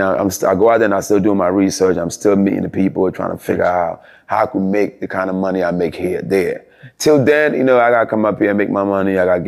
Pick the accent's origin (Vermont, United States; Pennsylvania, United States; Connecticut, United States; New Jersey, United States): Pennsylvania, United States; Philadelphia; And I grew up in Southwest Philly, the hood of Philly.